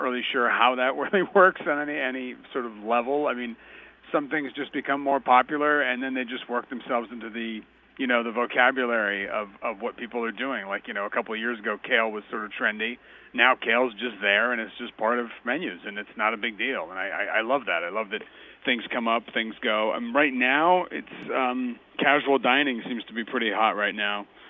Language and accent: English; France; also born or lived in Italy; I grew up in France and Italy, so I got to, my palate was, I think, well trained as a kid.